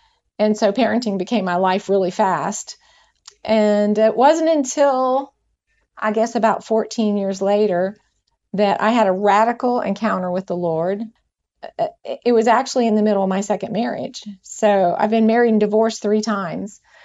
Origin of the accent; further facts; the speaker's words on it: Huntington, West Virginia, United States; born there; also born or lived in Dallas, Texas; Well, originally I was born in Huntington, West Virginia, but I've spent the last 39 years in the Dallas, Texas area, and then just recently moved to Ohio with my youngest son.